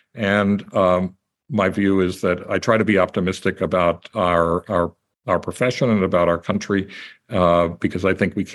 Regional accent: Tampa, Florida, United States; now in Berkshire County, United States; I read my hometown newspaper, the Tampa Bay Times now. I read my local paper, the Berkshire Eagle. I live in Berkshire County and Massachusetts.

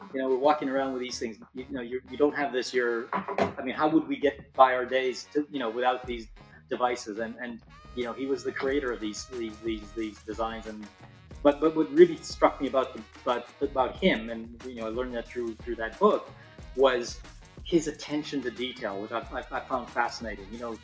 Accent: Canada; born there; I was born in Canada, but I'm Italian, so Godfather for sure.

